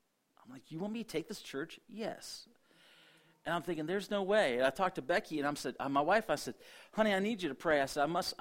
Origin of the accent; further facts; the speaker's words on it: Beverly, Ohio, United States; I said, there's in Twin Cities, Beverly and Waterford. I said, I grew up in Beverly.